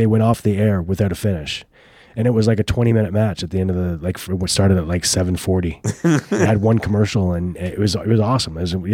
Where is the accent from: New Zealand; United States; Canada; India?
Canada; I grew up playing hockey in Canada.